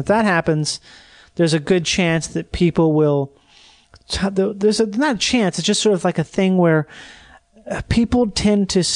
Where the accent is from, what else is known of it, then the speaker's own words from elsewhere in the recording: England, United Kingdom; I am an Englishman.